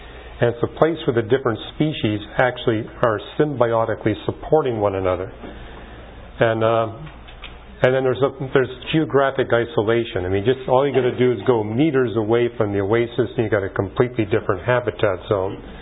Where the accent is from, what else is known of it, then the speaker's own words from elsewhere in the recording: Canada; Since I was raised in Canada, they had me study French and German.